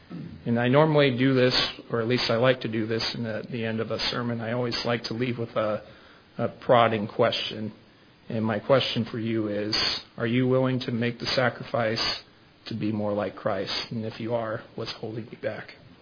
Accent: Kansas City, Missouri, United States; I'm from Kansas City, Missouri. I'm over 1,000 miles away.

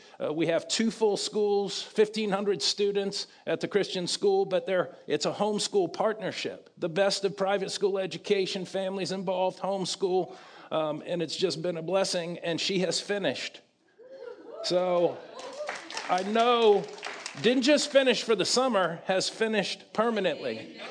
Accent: Kennesaw, Georgia, United States; I'm from Kennesaw, Georgia.

